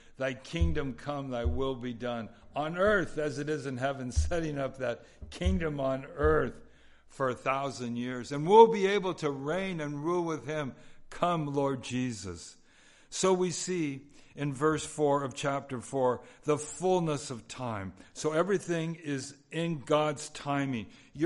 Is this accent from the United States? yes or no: yes; California, United States; I grew up in Southern California.